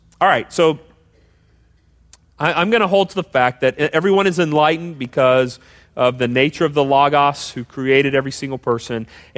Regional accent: Austin, Texas, United States; so I grew up in Austin, so I drive this road a lot.

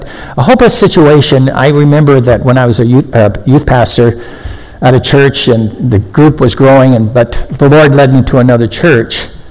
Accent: Texas, United States; born there; And my mother grew up in Texas. I was born in Texas.

